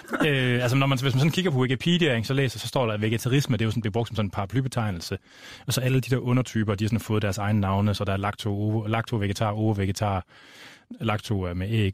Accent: Bølling, Central Denmark Region, Denmark; Ja, jeg er vokset op på landet i Bølling, uden for Bølling, som ligger uden for Skjern, som ligger over ved Ringkøbing Fjord. Og min far, han var landmand

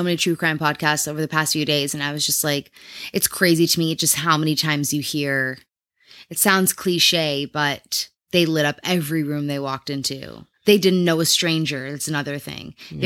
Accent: Midwest, United States; Oh, I've heard it so many times. Maybe because I grew up in the Midwest.

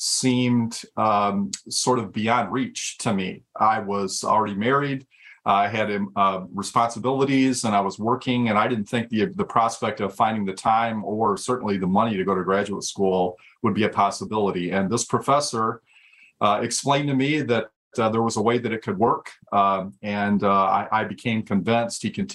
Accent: Flint, Michigan, United States; I grew up in Flint, Michigan, came from some interesting roots, I guess

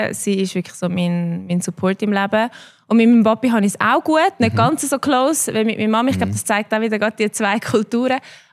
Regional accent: Neftenbach, Zurich, Switzerland; also born or lived in Winterthur; Ich bin aufgewachsen in Neftenbach.

